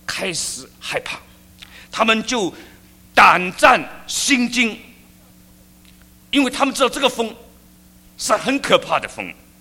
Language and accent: Chinese; China; 我们中国人呢，还喜欢讲恭喜发财